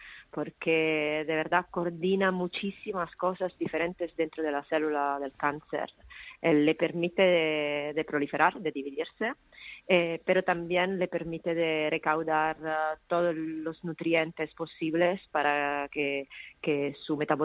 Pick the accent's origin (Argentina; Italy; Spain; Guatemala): Italy; Mi padre es checo, es de Praga. Yo soy italiana, pero mi padre es checo.